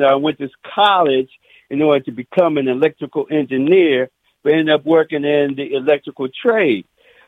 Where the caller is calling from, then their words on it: Washington, District of Columbia, United States; in Washington, D.C. here.